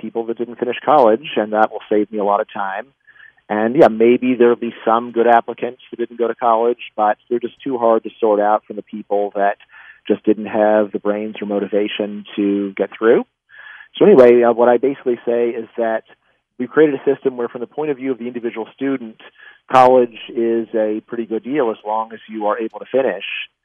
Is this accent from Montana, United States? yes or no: no; Virginia, United States; That's, University of Virginia in my home state.